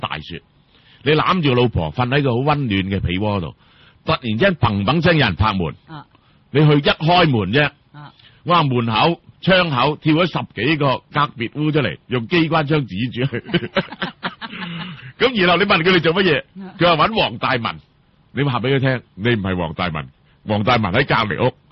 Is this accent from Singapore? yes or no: no; China; 即系我觉得，即系作为中国人咧，中国人咧系。